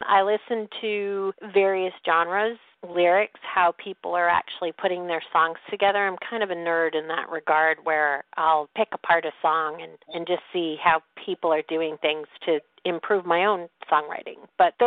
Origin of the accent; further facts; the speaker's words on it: New York, United States; now in Raleigh, United States; I'm originally from Yankee area, I guess you would say, upstate New York, New Jersey area, but I've been a Southern gal for several years now, so I guess Raleigh is home.